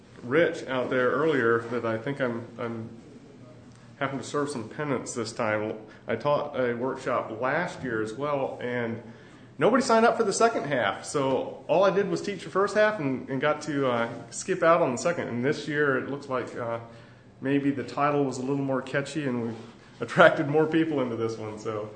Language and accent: English; South Carolina, United States; I'm from South Carolina. I am an architect, and I design churches.